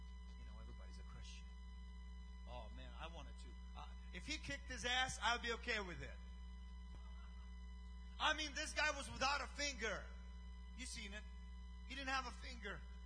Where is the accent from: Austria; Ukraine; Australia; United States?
Ukraine; accent: accent; English is a second language; And I told him we were on the opposite side of the globe. That's where we came from. I'm from Ukraine.